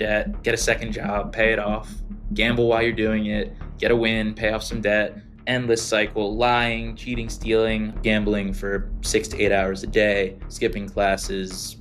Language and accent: English; New Jersey, United States; Growing up in South Jersey, we were about 45 minutes to an hour, depending on traffic, to the casinos in Atlantic City.